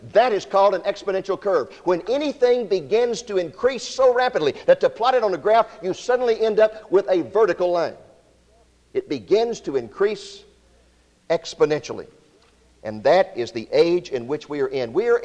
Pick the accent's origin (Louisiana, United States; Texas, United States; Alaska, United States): Texas, United States; Waco; A radio station in my hometown of Waco, Texas, set up a circus tent, filled it full of TV sets.